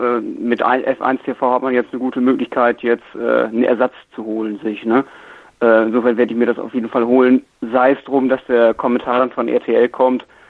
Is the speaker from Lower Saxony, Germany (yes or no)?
yes; Jever, Lower Saxony, Germany; komme aus Jever, also Nordsee sozusagen, so die Ecke.